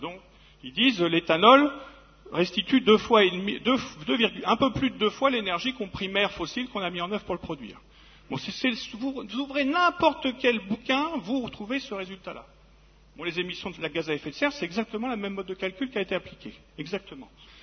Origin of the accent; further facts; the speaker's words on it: Normandy, France; moi je viens de la Seine, la Normandie, là